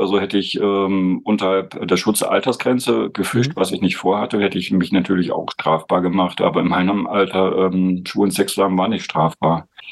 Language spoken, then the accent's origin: German; East Germany, Germany; ich als Ossi